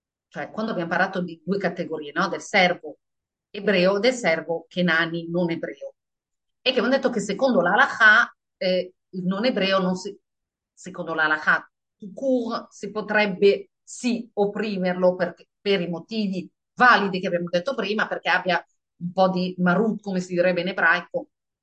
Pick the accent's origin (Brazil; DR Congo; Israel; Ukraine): Israel; io sono ebrea, noi siamo di Israele.